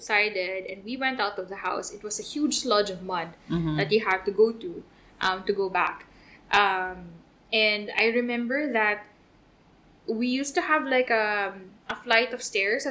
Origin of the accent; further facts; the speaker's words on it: Central Luzon, Philippines; when I was younger, because I grew up in Pampanga.